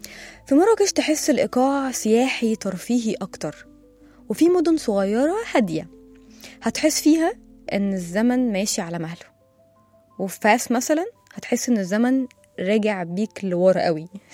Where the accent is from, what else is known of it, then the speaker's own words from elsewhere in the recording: Egypt; إحنا كمصريين عامة بطبعنا عشرين قوي، بناخد على الناس بسرعة